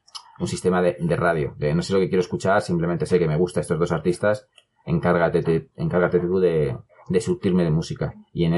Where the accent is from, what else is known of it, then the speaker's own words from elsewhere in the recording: Madrid, Community of Madrid, Spain; al menos en Madrid, que nosotros somos de Madrid, hace 17 años.